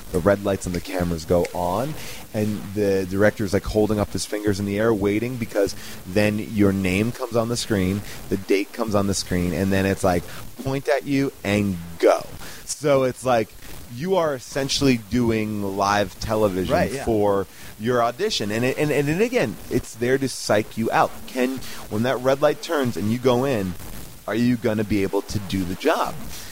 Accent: New York, United States; I am from New York.

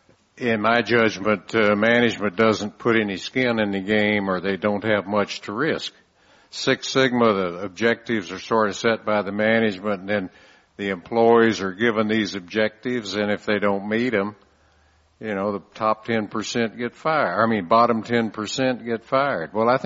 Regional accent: San Antonio, Texas, United States; Well, I don't know. I'm from San Antonio. It hasn't rained this year.

